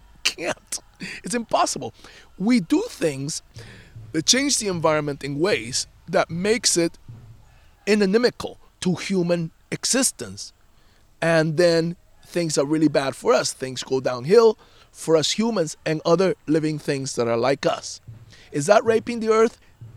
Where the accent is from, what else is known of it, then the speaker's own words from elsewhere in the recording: Cuba; now in United States; I came to this country from Cuba in 1961.